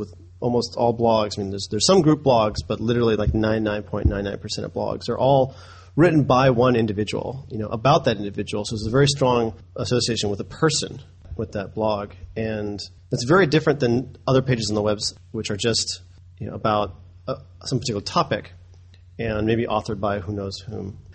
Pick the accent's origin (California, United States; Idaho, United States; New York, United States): California, United States; San Francisco; Sure. So I'm from San Francisco, California.